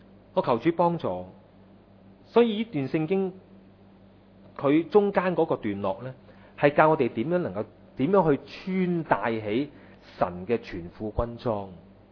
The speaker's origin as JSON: {"language": "Cantonese", "country": "Hong Kong", "said": "喺上個禮拜咧，就我哋香港有個單車選手咧"}